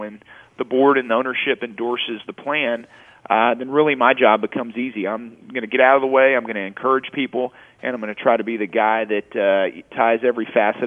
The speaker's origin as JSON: {"language": "English", "town": "Houston", "region": "Texas", "country": "United States", "tie": "born or raised there", "said": "Well, I grew up here in the Houston area"}